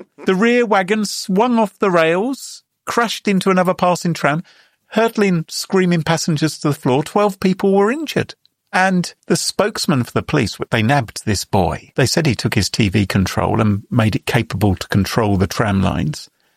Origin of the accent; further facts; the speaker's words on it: United Kingdom; it's hard for me as a Brit to imagine that.